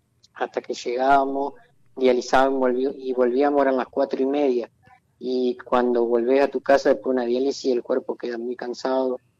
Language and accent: Spanish; Crespo, Entre Ríos, Argentina; now in Aranguren, Argentina; Bueno, yo soy oriundo de Crespo, pero hace 13 años que vivo en Aranguren.